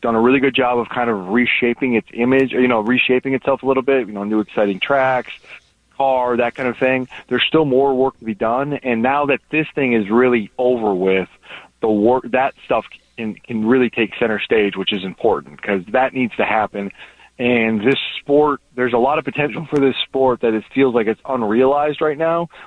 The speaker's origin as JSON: {"language": "English", "region": "Minnesota", "country": "United States", "tie": "born or raised there", "said": "love my home state, miss it, and have a great holiday season."}